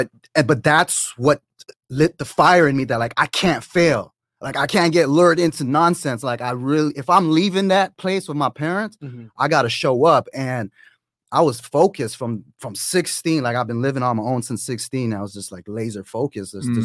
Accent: Toronto, Ontario, Canada; Lived with my mom, my dad, my brother and sister in a tough neighborhood in Toronto.

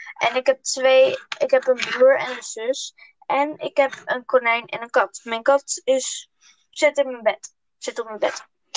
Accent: Almere, Flevoland, Netherlands; born there; Ik ben 11 jaar oud. Ik ben geboren in Almere, in Nederland.

